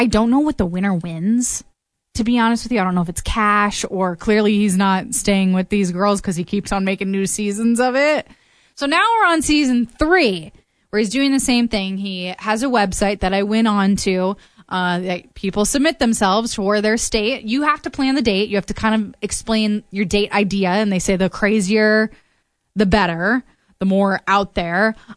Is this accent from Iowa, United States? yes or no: yes; Iowa, United States; Everybody's like, oh my gosh, I'm from Iowa and you're here.